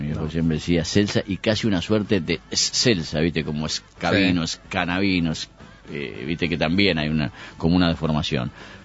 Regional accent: Uruguay; O sea, lo primero que yo soy uruguayo.

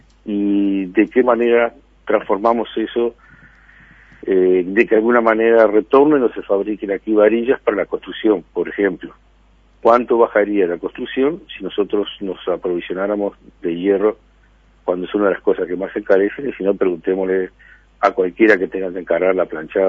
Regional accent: Canelones, Uruguay; Yo soy de Canelones

